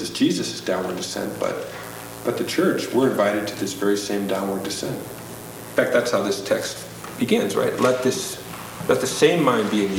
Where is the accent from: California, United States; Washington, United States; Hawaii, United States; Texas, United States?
Washington, United States; Mercer Island; I grew up on Mercer Island, which is a wealthy suburb of Seattle.